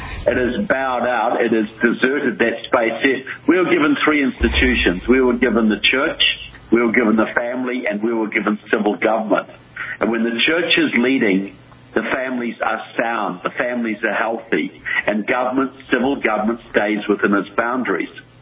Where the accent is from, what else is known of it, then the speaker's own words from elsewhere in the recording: New Zealand; now in United States; I'm from New Zealand, but my specialty, I live here in the States.